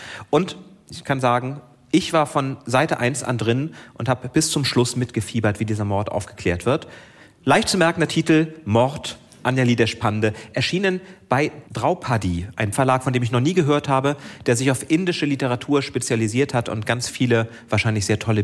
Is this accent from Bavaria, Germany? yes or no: no; Schleswig-Holstein, Germany; Auf dem Land in Schleswig-Holstein.